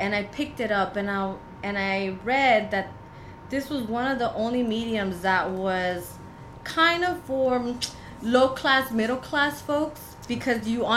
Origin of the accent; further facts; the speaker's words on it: Highland Park, California, United States; Franklin. I grew up in Highland Park.